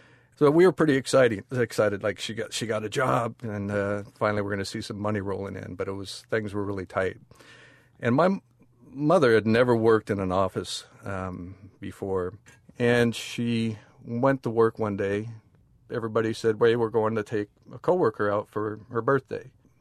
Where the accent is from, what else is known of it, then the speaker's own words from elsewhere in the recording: Seattle, Washington, United States; born there; I'm 52 years old. I was born in Seattle, Washington